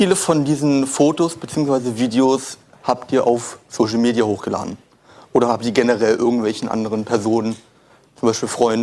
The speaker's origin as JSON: {"language": "German", "region": "Berlin", "country": "Germany", "said": "wie bereits angesprochen. Ich bin 17 Jahre alt, ich komme aus Berlin."}